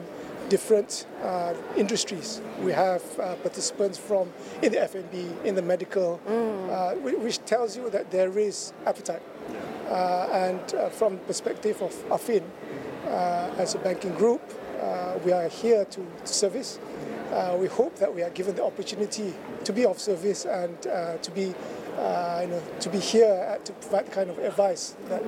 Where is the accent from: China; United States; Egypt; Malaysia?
Malaysia; As a Malaysian